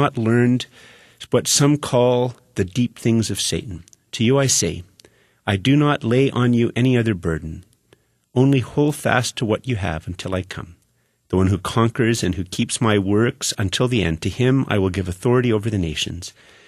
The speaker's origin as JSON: {"language": "English", "country": "Canada", "said": "I'm going to say something which is going to make me sound like I'm not a Canadian, that it might even sound like it's sort of anti-Canadian."}